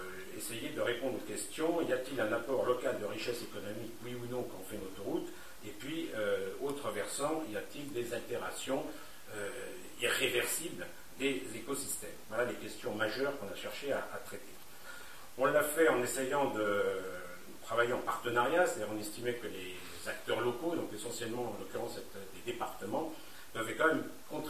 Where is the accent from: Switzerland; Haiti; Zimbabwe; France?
France; On est français, le colbertisme, ça a existé